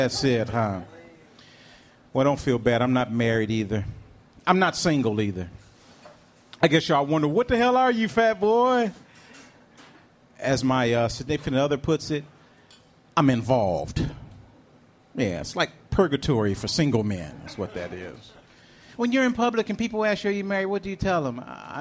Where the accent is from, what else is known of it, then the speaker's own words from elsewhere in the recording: Detroit, Michigan, United States; I say, hey, it's great to be here. I'm from Detroit.